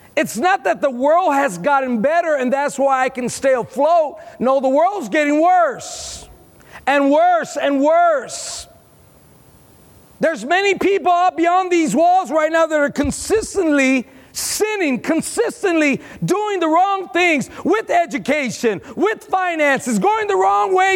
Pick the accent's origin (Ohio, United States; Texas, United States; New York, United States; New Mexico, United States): Texas, United States; I come from South Texas. We all had a shotgun in the truck and everything. We all care. That's the culture of Texas, in South Texas.